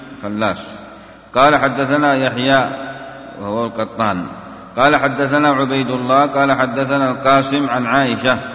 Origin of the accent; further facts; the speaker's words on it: Yemen; يعني هذا الفعل جائز عندنا في اليمن